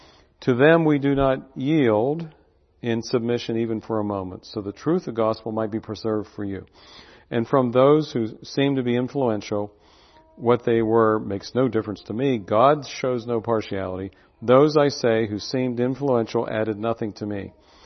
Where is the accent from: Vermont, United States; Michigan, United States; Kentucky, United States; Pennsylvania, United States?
Pennsylvania, United States; Clearfield; my message as I grew up in Clearfield was, well, you want to be a success, you go out there.